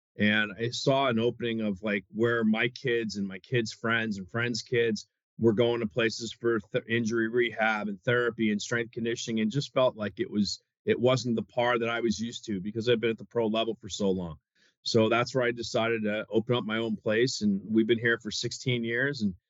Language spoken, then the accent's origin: English; New York, United States; and I grew up in New York, so I grew up 30 minutes from, well, at the time, Brendan Byrne Arena.